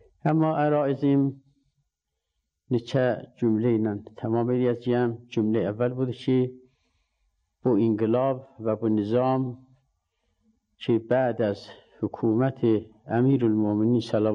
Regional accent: Mianeh, East Azerbaijan, Iran; now in Qom, Iran; müqəddimatı Miyanada Əsatid Ulemanın məhzərində oxumuşam. 63 qəmərində də quma gəlmişəm.

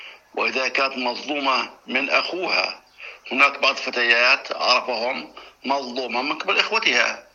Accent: Jordan; هنا عندنا في الأردن

